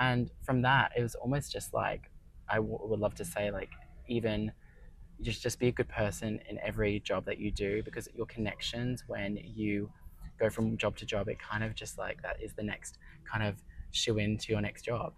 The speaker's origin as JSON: {"language": "English", "town": "Gold Coast", "region": "Queensland", "country": "Australia", "also_born_or_lived": "London / South Africa", "lives_now": "United States", "said": "I'm originally from Gold Coast, Australia."}